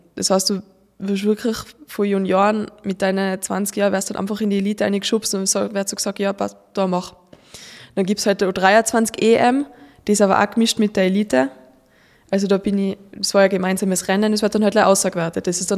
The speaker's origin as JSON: {"language": "German", "region": "Tyrol", "country": "Austria", "said": "dass ich als Tirolerin im ersten Conti-Team sein kann."}